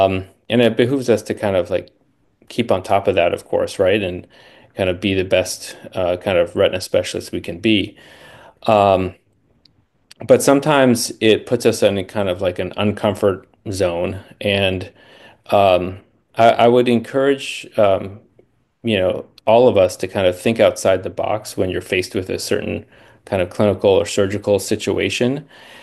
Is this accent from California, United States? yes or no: yes; California, United States; And he heard I'm from Southern California.